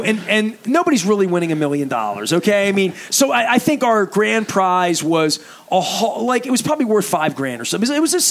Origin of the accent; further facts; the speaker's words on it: Dundalk, Maryland, United States; But I'm from Dundalk, but we always had a Dundalk Patapsco thing.